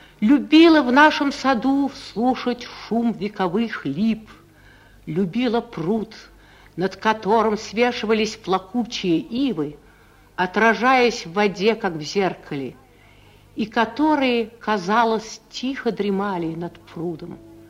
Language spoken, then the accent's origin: Russian; Tambov Oblast, Russia; also born or lived in Moscow; Я родилась в Москве. Раннее детство мое протекало в деревне, в бывшей Тамбовской губернии, где мы жили детьми. Сестра, брат и я с нашим отцом и дедушкой.